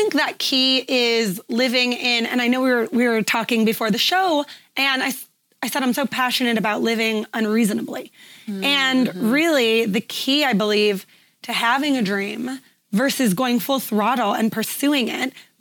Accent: California, United States; I was in San Diego. I'm from Northern California.

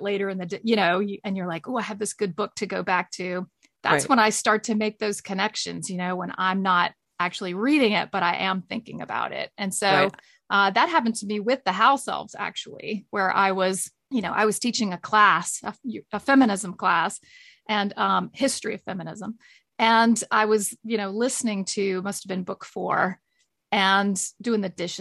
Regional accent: South Carolina, United States; Erskine College in my home state of South Carolina.

